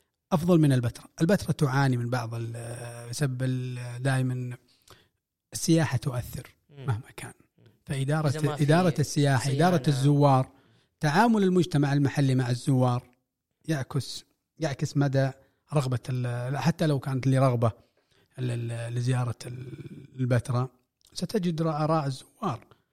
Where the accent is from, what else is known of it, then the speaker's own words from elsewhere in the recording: Al-Udhaib, Medina Province, Saudi Arabia; وكنا في المنطقة في قريتنا في العذيب، كان الوحيد اللي عندنا تلفزيون أسود وأبيض،